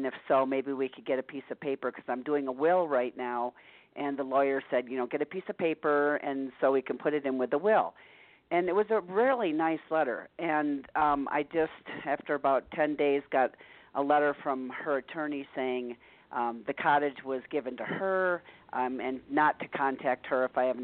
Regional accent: Arizona, United States; I'm from Arizona.

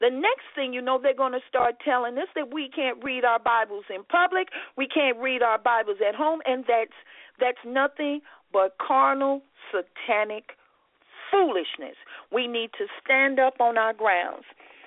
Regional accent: Dallas, Texas, United States; Now, right here in my hometown in Dallas, Texas, Dallas is home to many minorities.

